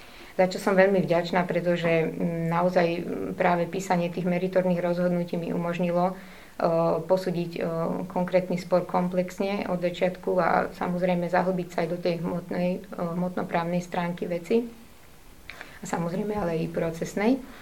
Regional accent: Čierne, Žilina Region, Slovakia; now in Rovinka, Slovakia; Pochádzam z obce Čierne, ktorá sa nachádza v okrese Čaca. A v súčasnosti bývam v Rovinke pri Bratislave.

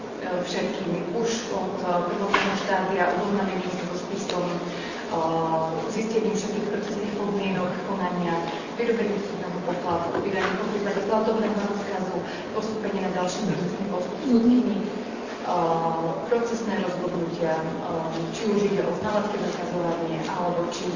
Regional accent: Prešov, Prešov Region, Slovakia; som Prešovčanka a v súčasnosti aj pôsobím na okresnom súde Prešov

